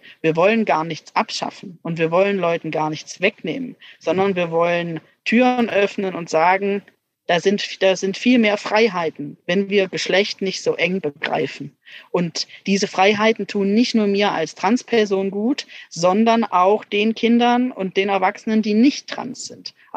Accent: Baden-Württemberg, Germany; Ich komme aus Baden-Württemberg.

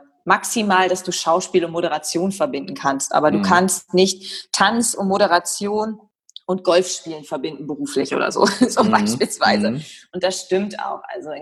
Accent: Leer, Lower Saxony, Germany; Und ich komme ja aus Leer, habe ich ja eingangs erzählt, aus Ostfriesland

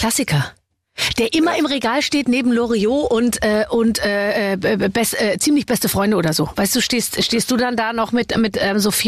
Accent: Munich, Bavaria, Germany; ich komme ja aus München

